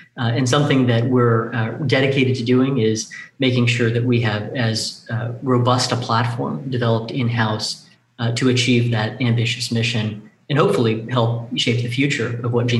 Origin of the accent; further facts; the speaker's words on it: Tampa, Florida, United States; So my dad was a civil engineer, my mom, a family physician. I grew up in Tampa, Florida